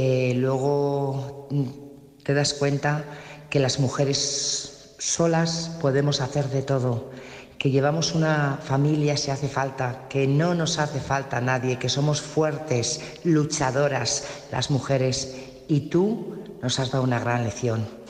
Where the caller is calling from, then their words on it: Burgos, Castile and León, Spain; corresponsal de Burgos.